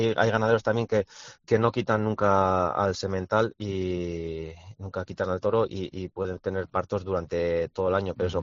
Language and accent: Spanish; Izal, Navarre, Spain; desde el valle, desde Izal, que es mi pueblo, hasta el Pico de Hori, la Selva de Irati.